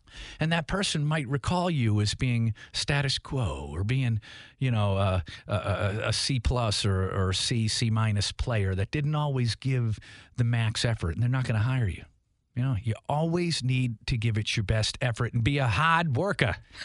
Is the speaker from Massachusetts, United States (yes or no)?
yes; Tewksbury, Massachusetts, United States; the best compliment you could give anybody where I grew up in Tewksbury, Massachusetts was that, Peter. He's a hard worker.